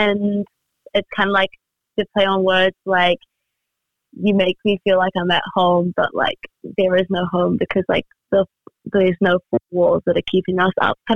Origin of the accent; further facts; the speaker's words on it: Auckland, New Zealand; I am 18. I'm from Auckland. I am from Ethiopia